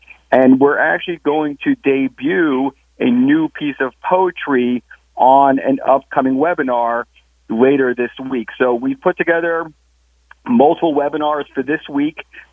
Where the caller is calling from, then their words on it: New York, United States; I am calling in from New York, where I live.